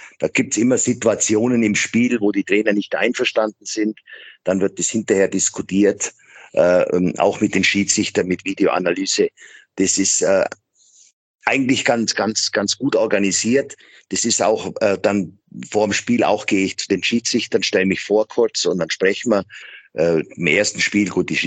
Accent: Füssen, Bavaria, Germany; now in Maastricht, Netherlands; Bin aber im Sommer auch viel bei mir zu Hause in Füssen, in meiner Heimat.

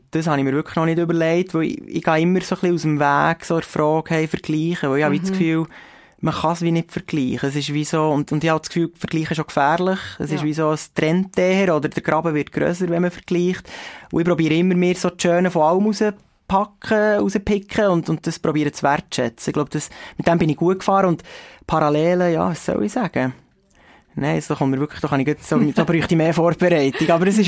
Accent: Medellín, Antioquia, Colombia; accent: Medellín Spanish; wo ich rede wirklich perfekt Spanisch mit Akzent von Medellin.

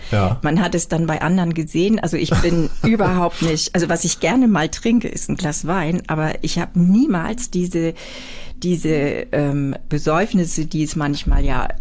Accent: Büsum, Schleswig-Holstein, Germany; Ja, wir sind in Büsum zur Schule gegangen

